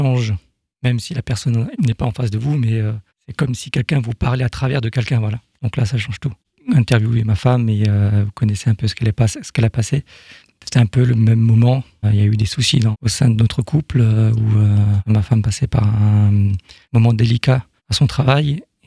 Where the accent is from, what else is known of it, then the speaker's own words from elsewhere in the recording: Colmar, Grand Est, France; born there; Nous habitons dans une petite commune dans la région d'Alsace. Je suis né à Colmar. J'ai grandi dans une famille chrétienne.